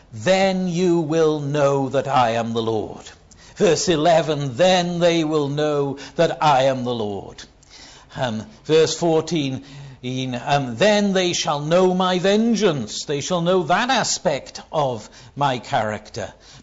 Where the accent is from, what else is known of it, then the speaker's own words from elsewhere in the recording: United Kingdom; because I'm a Brit and we always apologise when people push into us